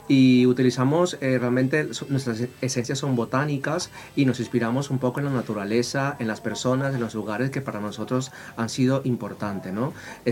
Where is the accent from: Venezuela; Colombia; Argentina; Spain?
Venezuela; yo vengo de Venezuela, entonces para mí es una canción que representa muchísimo, claro.